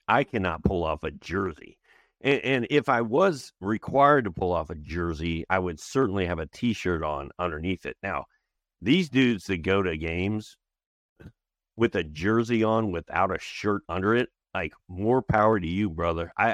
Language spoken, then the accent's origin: English; Indiana, United States; And I grew up in Indiana watching TBS and the Braves on TBS.